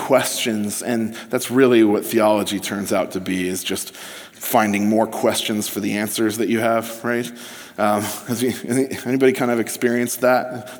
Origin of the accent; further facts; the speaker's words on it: California, United States; I came to New Jersey from California to study theology.